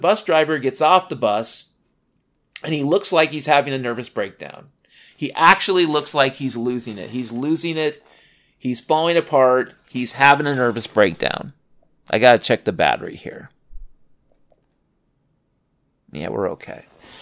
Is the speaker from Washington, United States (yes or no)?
yes; Mount Vernon, Washington, United States; Washington State, the place I grew up, had a feeling to it. And no, Seattle wasn't my hometown. Technically, my hometown was Mount Vernon, Washington.